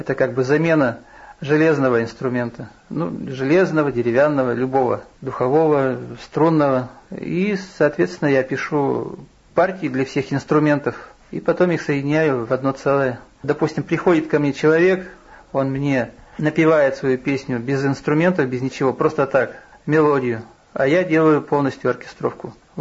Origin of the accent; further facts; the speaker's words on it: Yekaterinburg, Sverdlovsk Oblast, Russia; now in Kirov, Russia; А потом, когда уже приехал сюда в Киров, я из Екатеринбурга вообще-то приехал сюда.